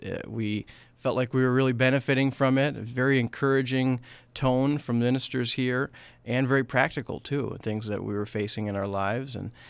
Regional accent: Appleton, Wisconsin, United States; born there; also born or lived in Akron, Ohio / Denver; now in Cincinnati, United States; Well, I was born in Appleton, Wisconsin, just near Green Bay, north of Milwaukee and Madison, about an hour and a half.

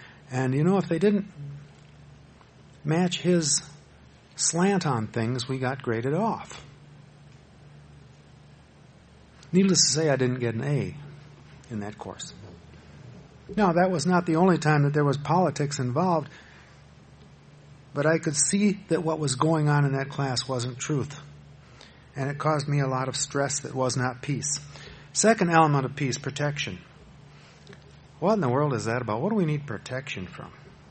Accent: Madison, United States; I grew up in Madison. I went to school in Madison.

